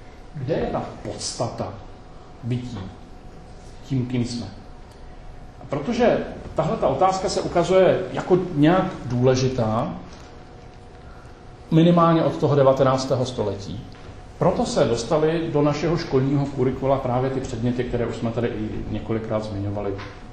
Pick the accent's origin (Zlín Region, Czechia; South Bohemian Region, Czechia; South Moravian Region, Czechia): South Moravian Region, Czechia; Samozřejmě nejsem Čech, protože jsem se narodil na jižní Moravě, takže jsem Moravák.